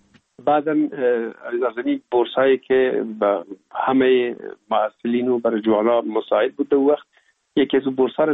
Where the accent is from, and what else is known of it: Kabul, Afghanistan; born or raised there; also born or lived in Pul-e Khumri